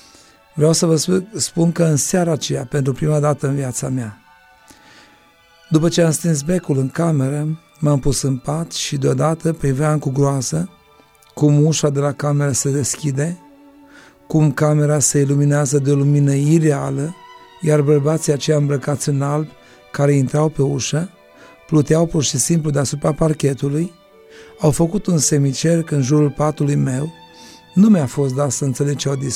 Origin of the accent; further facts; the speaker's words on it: Hunedoara County, Romania; sunt din Hunedoara, sunt căsătorit, am 3 copii, sunt de la Biserica Pentecostală Golgota din acea localitate